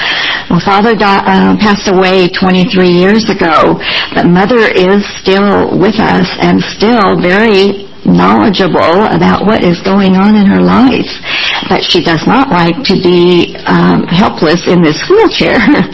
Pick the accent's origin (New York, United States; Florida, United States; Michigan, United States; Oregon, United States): Oregon, United States; born there; I came here in 1988. I was born in Oregon and then came back in 1988.